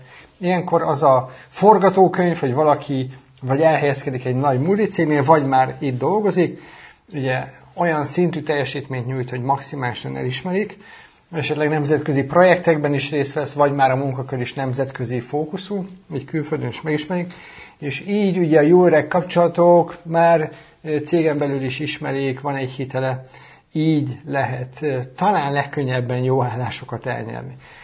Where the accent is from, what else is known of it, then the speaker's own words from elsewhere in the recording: Szolnok, Jász-Nagykun-Szolnok, Hungary; now in Chicago, United States; Én is így jutottam ki Chicagóba, hogy én Szolnokon nőttem fel